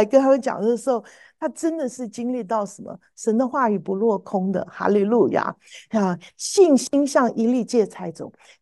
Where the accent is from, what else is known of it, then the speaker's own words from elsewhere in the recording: Taiwan; now in United States; 你知道我这种从台湾来的那种老古董哈，我一听到舞会，你知道我年轻的时候在台湾参加舞会都是坏小孩参加的嘛